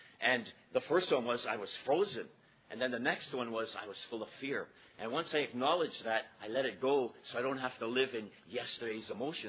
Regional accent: Toronto, Ontario, Canada; I'm an alcoholic, a member of the Beaches Group. … I'm from Toronto.

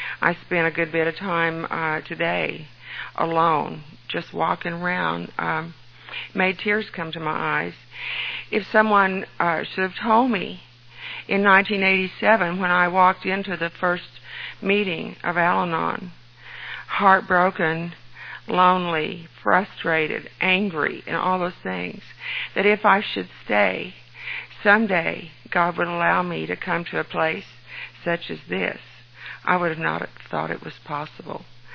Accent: Mounds, Oklahoma, United States; And I am from Mounds, Oklahoma. And Mounds, Oklahoma is just right down the road from Tulsa, just about 20 minutes south of Tulsa.

